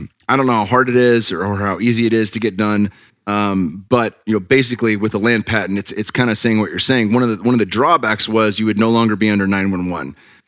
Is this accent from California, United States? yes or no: yes; California, United States; And I grew up in California.